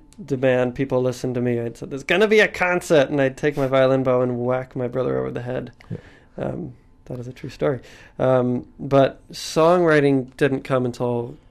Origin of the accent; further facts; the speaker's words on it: Washington, District of Columbia, United States; Like, I was always hoping to move to Brooklyn, because I'm from Washington, D.C.